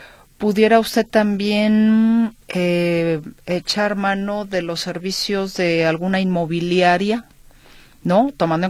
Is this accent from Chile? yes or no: no; Mexico; mexicanos nos ponemos estas etiquetas de tú eres diferente